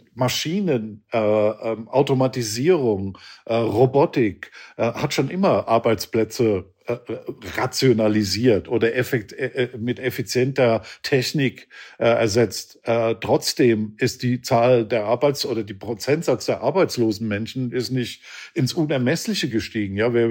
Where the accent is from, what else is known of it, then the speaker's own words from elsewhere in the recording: Kaiserslautern, Rhineland-Palatinate, Germany; ich bin ja ein Kind des Kalten Krieges sozusagen. Ja, bin in Kaiserslautern groß geworden, also die Stadt, die vor Rammstein liegt sozusagen. Das heißt, meine Nachbarschaft war mehr amerikanisch als deutsch und meine Kindheit mehr amerikanisch geprägt als deutsch geprägt.